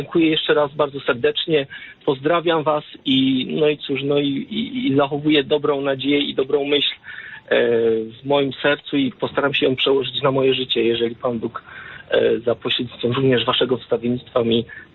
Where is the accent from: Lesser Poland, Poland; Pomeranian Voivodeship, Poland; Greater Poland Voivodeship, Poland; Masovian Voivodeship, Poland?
Lesser Poland, Poland; ja tutaj jestem spod Krakowa